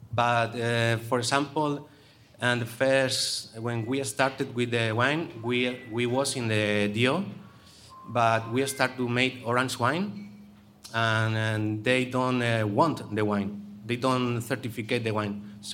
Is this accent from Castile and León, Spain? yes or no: yes; Castile and León, Spain; English is a second language; we are in a little paradise in Castilla y León.